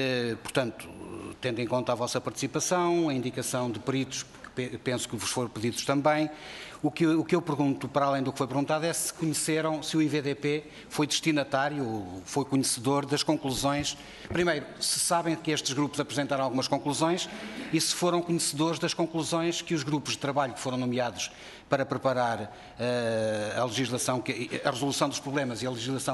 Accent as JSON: {"language": "Portuguese", "region": "Norte", "country": "Portugal", "said": "que somos transmontano-dorienses."}